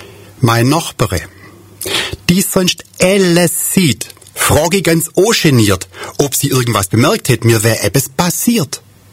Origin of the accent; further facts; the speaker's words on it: Bad Boll, Baden-Württemberg, Germany; damit alle wissen, woher ich komme aus Bad Boll